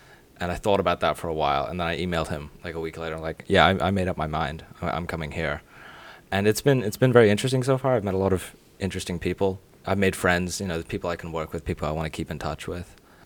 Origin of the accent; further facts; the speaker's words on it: Fairfax, Virginia, United States; I'm from Fairfax, Virginia, which is like a DC suburb, about 30 minutes out from the capital.